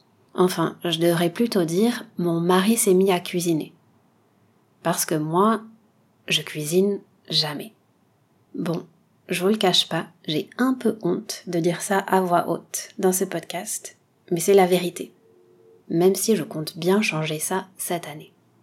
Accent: Nouvelle-Aquitaine, France; ma région d'origine, le Pays Basque. C'est un coin de France où la tradition et la cuisine locale occupent une place très spéciale.

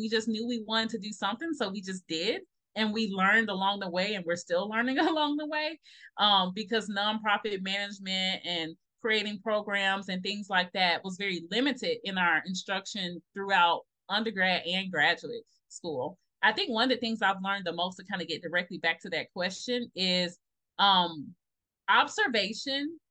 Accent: Memphis, Tennessee, United States; me growing up from the South in Memphis, Tennesse

